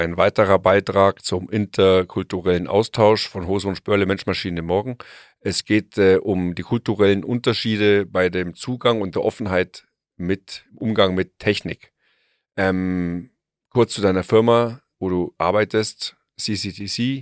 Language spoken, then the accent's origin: German; Germany; Ich bin aus Deutschland, wir kennen keinen Leistungsdruck.